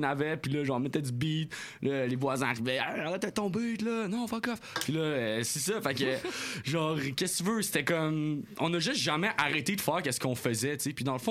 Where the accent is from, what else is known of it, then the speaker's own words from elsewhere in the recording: Quebec City, Quebec, Canada; Moi, j'ai quitté la ville aussi, tu sais. J'ai quitté Québec. J'ai emmené le voyage, je suis retourné à Québec, je vois mes homies.